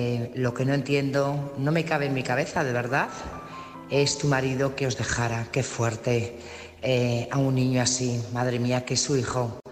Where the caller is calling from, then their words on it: Burgos, Castile and León, Spain; corresponsal de Burgos.